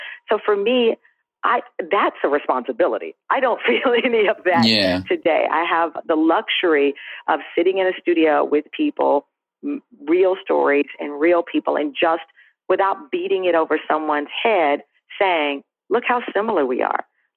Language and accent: English; Texas, United States; moved away as an adult; now in New York, United States; Yeah, when I came to New York from Texas, I suddenly became a national news anchor, and most of the people in the newsroom were from the Northeast.